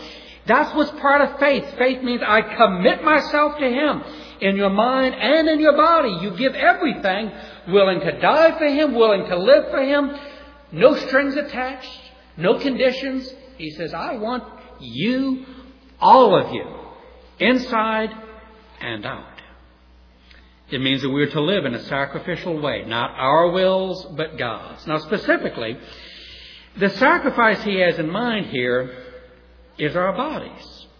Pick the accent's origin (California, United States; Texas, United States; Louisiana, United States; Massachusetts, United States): Louisiana, United States; New Orleans; Someone else says like the New Orleans of the Roman Empire, but I'm from New Orleans.